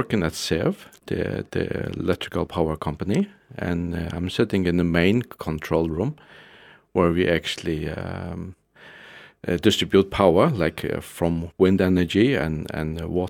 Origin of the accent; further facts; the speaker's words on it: Skálafjørður, Eysturoy, Faroe Islands; I grew up in Skálafjørður, or some people call it Skálabotn, in the tank station there. My father built that tank station, so that was my kindergarten growing up.